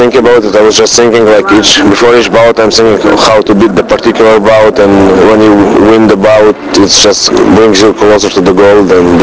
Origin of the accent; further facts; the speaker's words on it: Israel; I'm from Israel. We never had a huge team